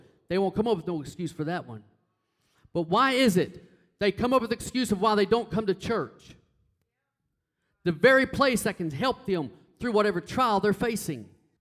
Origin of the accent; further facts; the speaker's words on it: Texas, United States; I want you to know something. As a Texan, you take a brisket and put it on a grill.